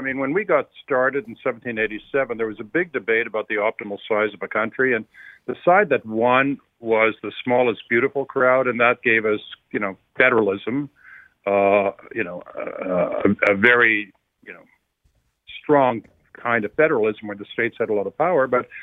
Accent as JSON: {"language": "English", "country": "Canada", "moved": "yes", "said": "I moved here from Canada, so I saw all this."}